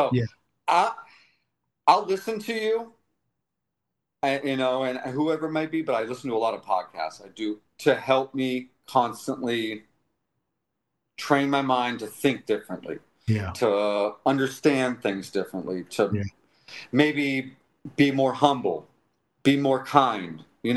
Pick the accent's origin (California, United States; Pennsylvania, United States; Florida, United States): Florida, United States; Windermere; also born or lived in Winter Garden / West Orange; I went to Lakeview, and then I went to Windermere Elementary, and so I grew up in Windermere, Winter Garden area.